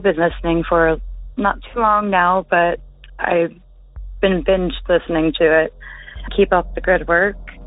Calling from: Ontario, Canada; I'm calling from Ontario, Canada.

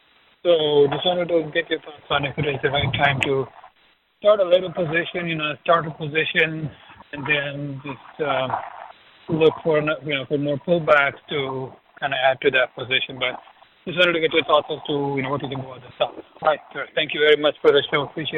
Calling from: California, United States; I'm calling from the Bay Area.

